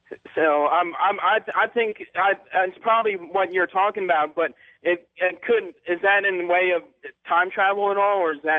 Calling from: Richmond, Virginia, United States; I'm calling from Richmond, Virginia.

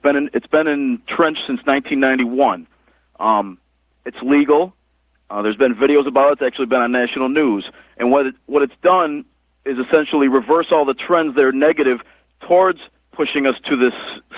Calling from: Rochester, New York, United States; I am calling from Rochester, New York.

